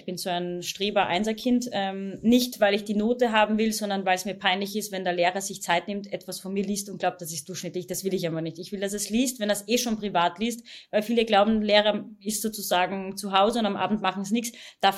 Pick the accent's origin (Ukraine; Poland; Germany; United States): Poland; Ich musste 30 Mal die Schule wechseln. Ich bin in Polen aufgewachsen. Ich habe ständig umziehen müssen, wo es gerade der Firma gepasst hat.